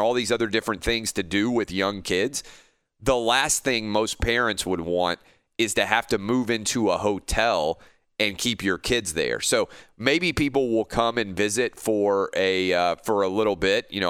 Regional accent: Tennessee, United States; 30,000 fans in Bristol, in my home state of Tennessee here.

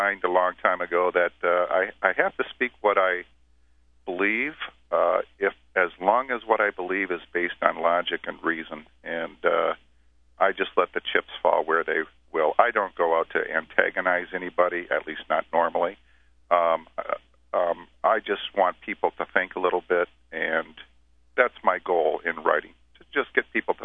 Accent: Holland, Michigan, United States; I'm a middle-aged man. Have my family here in Holland. I grew up in Holland. It's kind of a conservative area.

